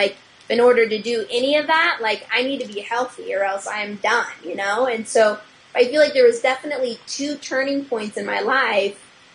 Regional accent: Nebraska, United States; I lived in Nebraska, so I grew up in Nebraska, and I don't want to like throw any negativity towards Nebraska because, it's a great place. It's where I grew up.

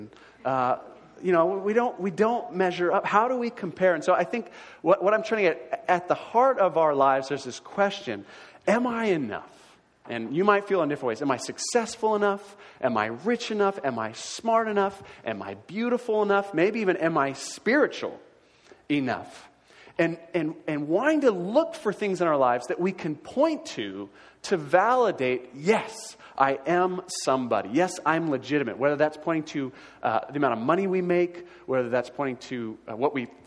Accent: Newport, United States; I grew up in Newport, so Thanksgiving, Christmas is a time where I'll be in the malls.

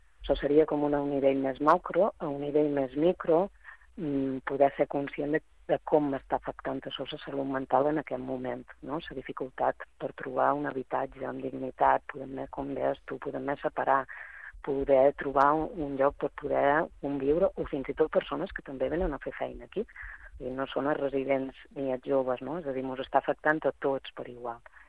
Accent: Balearic Islands, Spain; i també ser conscients com a societat menorquina de què estem generant i què és el que volem generar a Menorca

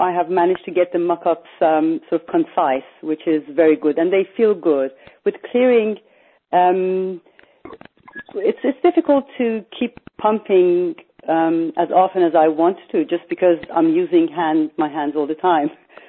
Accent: Iran; So, I'm from Iran originally.

